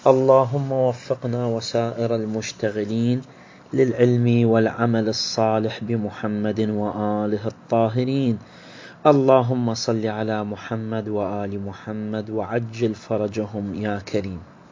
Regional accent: Iraq; من الشرابات المتداولة عندنا بكثرة عندنا في العراق يعني، أو في بعض المحافظات على الأقل.

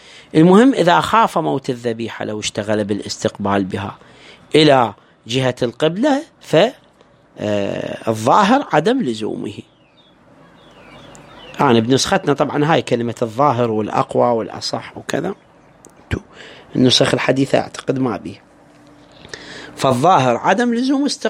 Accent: Iraq

